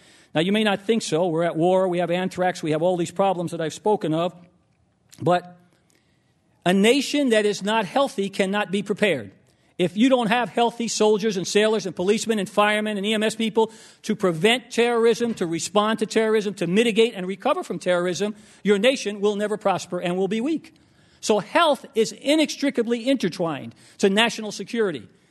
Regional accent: New York City, New York, United States; Some of the worst health disparities in our nation are not in Harlem where I grew up or not in the South Bronx or in East L.A.

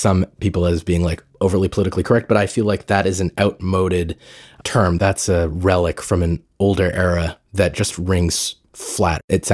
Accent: United States; born there; like I'm somehow less American than somebody whose parents aren't from India. I was born here and I'm an American.

